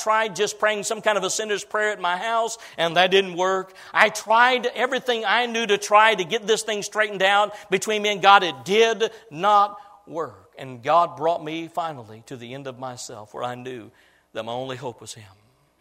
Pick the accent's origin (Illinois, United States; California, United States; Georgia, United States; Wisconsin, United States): Illinois, United States; And then we attended a little church there in the little town where I was raised in Illinois.